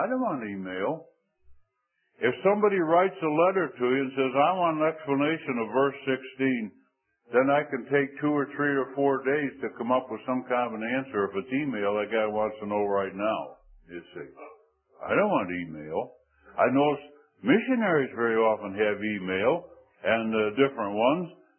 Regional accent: Scotland, United Kingdom; And I went around closing doors and windows, being a Scotsman, you see.

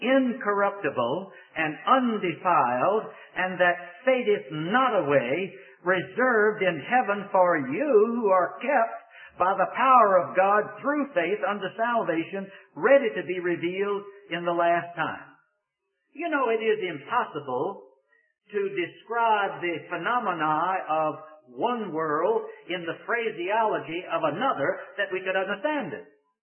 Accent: Richmond, Virginia, United States; now in North Carolina, United States; This is my hometown of Richmond, Virginia. I have to go back to North Carolina.

